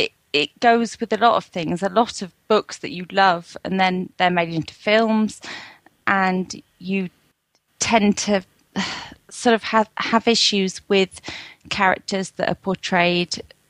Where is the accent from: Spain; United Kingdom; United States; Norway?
United Kingdom; North West England; I am from Lancashire in the UK.